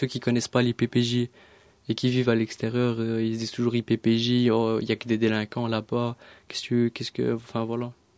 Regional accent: Etterbeek, Brussels, Belgium; Là où j'ai grandi, monsieur, c'était vraiment... C'était, comment dire, c'était pauvreté, monsieur.

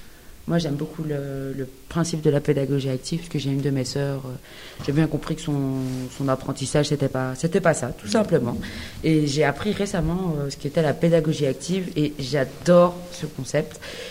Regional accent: Belgium; j'ai grandi en Belgique, je parle que français. Enfin, à l'époque, je parlais que français.

